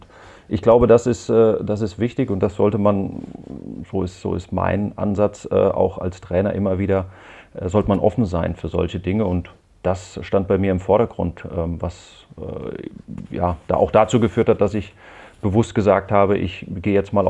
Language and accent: German; Hesse, Germany; komme ich aus der Rhein-Main-Region und bin da natürlich auch verwurzelt.